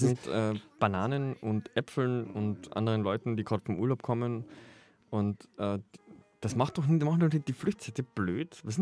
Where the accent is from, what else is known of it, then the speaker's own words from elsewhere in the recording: Austria; Gott sei Dank heißt der Hofer bei uns in Österreich ja immer noch Hofer und nicht Aldi.